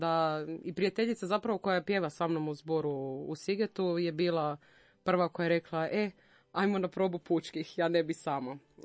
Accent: Zagreb, City of Zagreb, Croatia; ja sam tu iz Zagreba

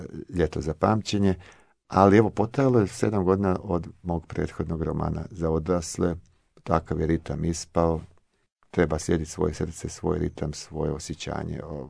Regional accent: Slavonia, Croatia; Ja sam rođeni Slavonac, ali ja sam iz ove zapadne Slavonije

